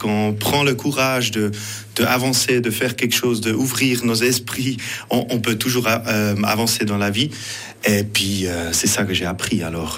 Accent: Switzerland; first language Swiss German; French is a second language; en Schweizerdeutsch, en Suisse-Allemand, parce que, à la base, je trouve un peu, c'est une langue un peu bizarre, même si c'est ma langue maternelle.

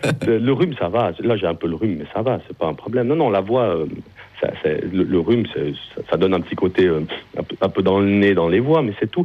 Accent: Switzerland; je venais de la Suisse

